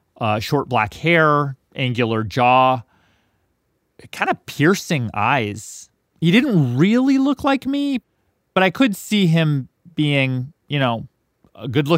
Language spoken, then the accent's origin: English; Canada; My home country.